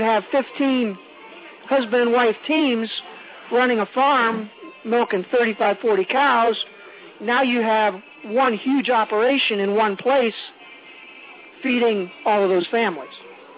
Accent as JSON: {"language": "English", "town": "Carrollton", "region": "Ohio", "country": "United States", "said": "I mean, I'm from Carrollton, and we used to come up here when I was a kid."}